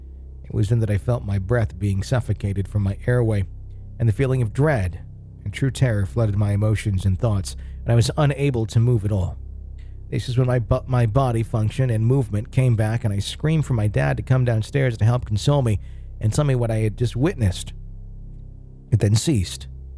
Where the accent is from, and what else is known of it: the South, United States; born or raised there